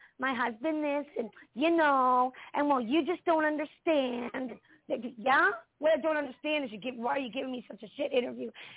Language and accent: English; Mimico, Ontario, Canada; Okay, I'm from Mimico, Ontario.